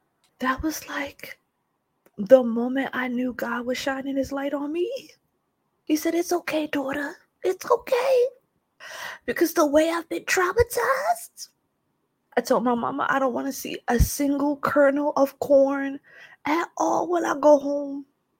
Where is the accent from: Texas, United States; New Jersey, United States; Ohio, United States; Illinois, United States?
New Jersey, United States; while yes, I'm from Jersey, I'm Caribbean first.